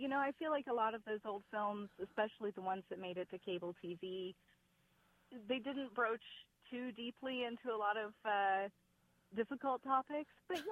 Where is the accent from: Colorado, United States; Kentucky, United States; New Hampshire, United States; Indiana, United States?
Indiana, United States; Muncie; I actually grew up in Muncie, Indiana, so I'm a Hoosier native.